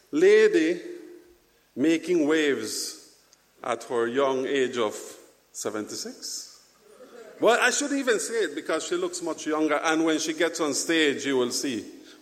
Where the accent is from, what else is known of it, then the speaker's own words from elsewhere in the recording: Belize; It's like that in every single island or in my home country in Belize.